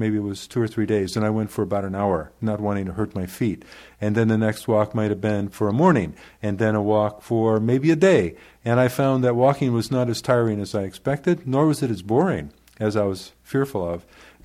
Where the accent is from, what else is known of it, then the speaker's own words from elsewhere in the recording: Chicago, Illinois, United States; retracing aspects of my childhood growing up in Chicago